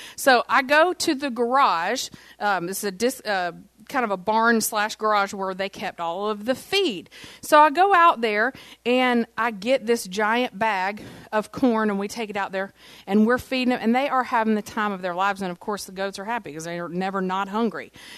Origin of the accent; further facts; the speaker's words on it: Tennessee, United States; And so we're originally from Tennessee, and there were kids who lived in Pensacola that had never seen the mountains.